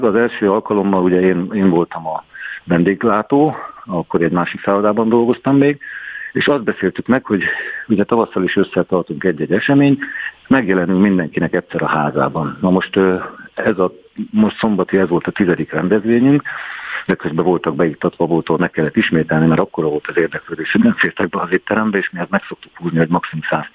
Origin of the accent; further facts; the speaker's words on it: Budapest, Hungary; én ugye eredetileg Budapestről származom, de itt 2000-től 2008-ig dolgoztam ezen a környéken.